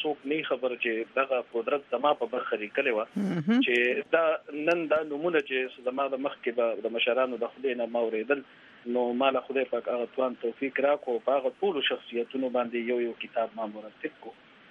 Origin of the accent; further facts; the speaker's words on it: Kharka, Khyber Pakhtunkhwa, Pakistan; also born or lived in Charsadda / Peshawar; او دا خریکوال چې دی زمونږ د کلی نوم دی خرکه. نو زه د خیبر پښتونخوا تحصیل شبقدر سره تعلق ساتم. ډېره ادبي زرخیزه علاقه ده. زه په دغه کلی کې پیدا شوم، خرکه کلی کې.